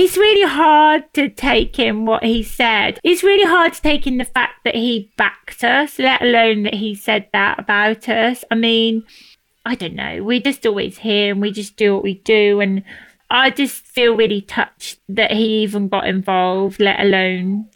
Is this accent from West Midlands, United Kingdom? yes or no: yes; Birmingham, West Midlands, United Kingdom; now in London, United Kingdom; When I came from Birmingham, I brought Podney with me to London.